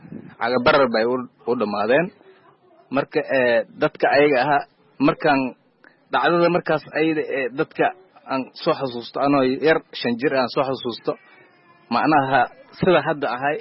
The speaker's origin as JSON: {"language": "Somali", "town": "Bardera", "region": "Gedo", "country": "Somalia", "said": "waxaan ka soo qaxnay bar dheera tuuladeeda meel la dhahay warharan"}